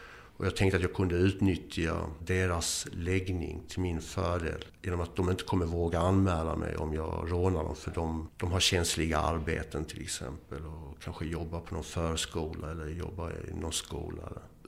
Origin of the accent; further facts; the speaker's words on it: Eslöv, Skåne, Sweden; also born or lived in Boden; och jag föddes upp i Boden och har bott överallt i Sverige. Uppväxt i Skåne, Eslöv, finsk mamma.